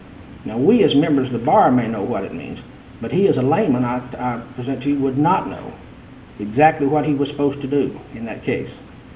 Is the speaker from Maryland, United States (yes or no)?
no; Irving, Texas, United States; from Irving, Texas, and I'm here representing the Relator in this writ of habeas corpus.